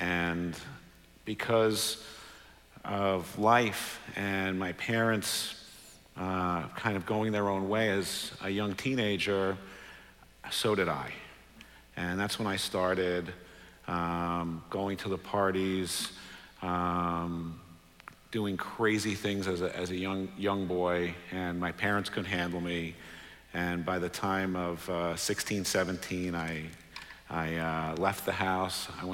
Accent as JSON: {"language": "English", "region": "New York", "country": "United States", "tie": "born or raised there", "said": "I grew up in New York, born and bred in New York to immigrant parents. My dad from Romania, my mother from Hungary, both immigrated here after the war."}